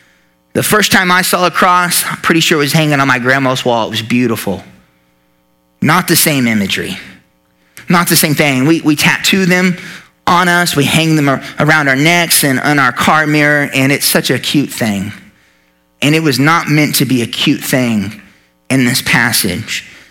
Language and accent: English; United States; Like, I'm an American, right?